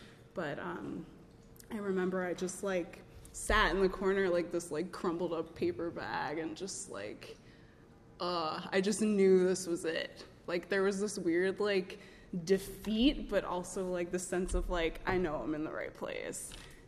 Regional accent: New York City, New York, United States; I grew up in a really nice home. I'm from the Bronx. I still live there, like, all the way uptown, the 1 train, Riverdale.

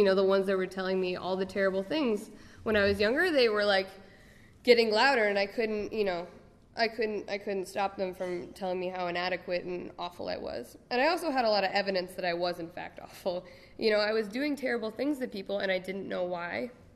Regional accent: Portland, Oregon, United States; now in Boston, United States; I'm from Portland, Oregon, so that's like, you know, the furthest point away from Portland, Oregon.

